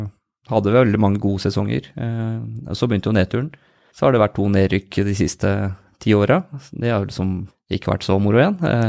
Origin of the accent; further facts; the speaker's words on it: Spydeberg, Viken, Norway; Jeg vokste opp I Mørk I Spydberg.